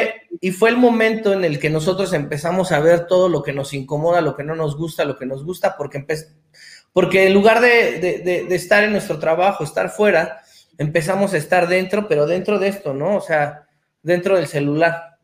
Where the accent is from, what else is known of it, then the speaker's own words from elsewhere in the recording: Mexico; todos somos mexicanos